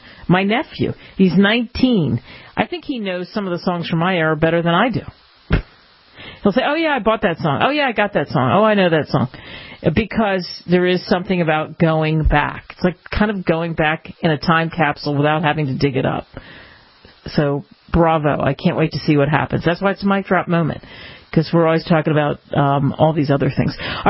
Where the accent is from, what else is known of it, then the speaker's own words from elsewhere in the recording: New Jersey, United States; I am a big … fan, and of course I am because I grew up in New Jersey.